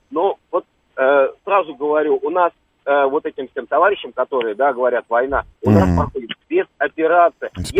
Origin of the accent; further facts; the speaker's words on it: Moscow, Russia; я сам москвич